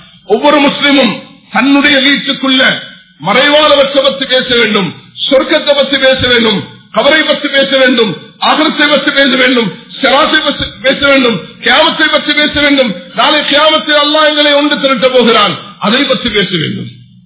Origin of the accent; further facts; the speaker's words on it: Sri Lanka; நாம் இலங்கை வாசிகள், இலங்கைக்காக எங்களோட முன்னோர்கள் பாடுபட்டிருக்கிறார்கள், நாங்களும் இலங்கையர்களாக இருந்து